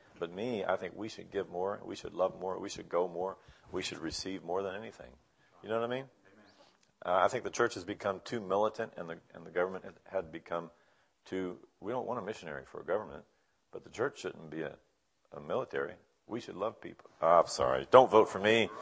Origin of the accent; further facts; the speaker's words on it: Texas, United States; I'm a Texan at heart. I was raised there.